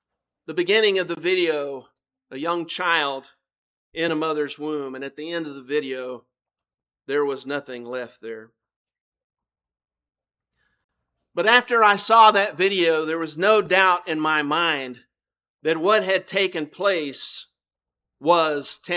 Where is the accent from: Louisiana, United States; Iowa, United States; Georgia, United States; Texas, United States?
Texas, United States; Austin; where I grew up there in Austin